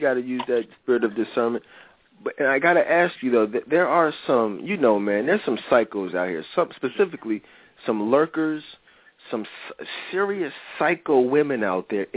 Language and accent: English; Philadelphia, Pennsylvania, United States; We're from Philly, guys. Marv and I are both live in Philly.